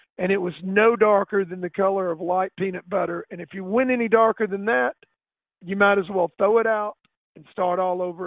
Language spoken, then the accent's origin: English; Dyersburg, Tennessee, United States; But here in my hometown of Dyersburg